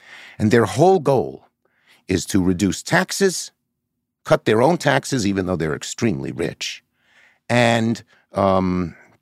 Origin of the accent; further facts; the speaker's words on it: Brooklyn, New York, United States; And then I say, I'm from Brooklyn. Sometimes it helps me, sometimes it hurts me, but I know one thing. If I tried not to be from Brooklyn, I'd be worse than whatever I am.